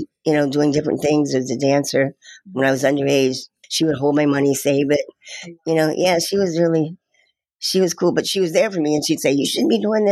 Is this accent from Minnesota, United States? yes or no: no; Cincinnati, Ohio, United States; I was born in Cincinnati, Ohio. Mm-hmm. Grew up there.